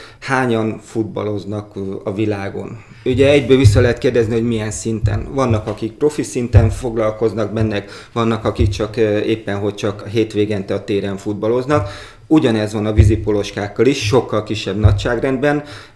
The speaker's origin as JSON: {"language": "Hungarian", "town": "Miskolc", "region": "Borsod-Abaúj-Zemplén", "country": "Hungary", "tie": "born or raised there", "said": "Úgyhogy én Miskolcon nőttem fel, és egyetemre kerültem ide."}